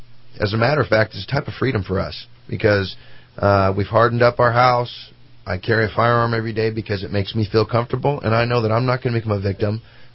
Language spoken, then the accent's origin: English; Cottonwood, United States; You know, I grew up in Cottonwood, and I was in a single-parent home.